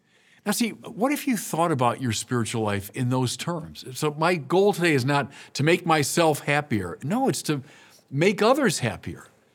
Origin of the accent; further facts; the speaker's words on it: United States; So my home country, how we kind of oscillate back and forth between extremes in a way.